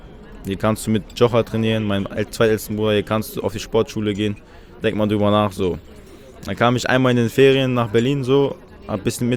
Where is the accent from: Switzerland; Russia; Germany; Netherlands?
Russia; Chechnya; Ich komme aus Tschetschenien.